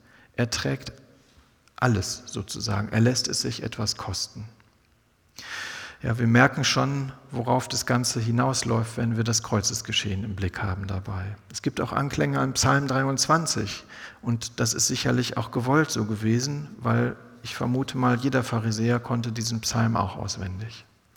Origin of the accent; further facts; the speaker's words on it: North Rhine-Westphalia, Germany; Ja, ich bin im Ruhrgebiet groß geworden, da war das also eher eine Seltenheit.